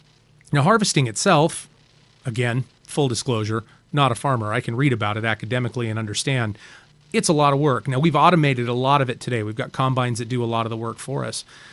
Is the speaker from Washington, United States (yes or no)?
yes; Spokane, Washington, United States; I grew up in the Spokane area, and just south of Spokane, there's an area, a little region of southeastern Washington that's known as the Palouse.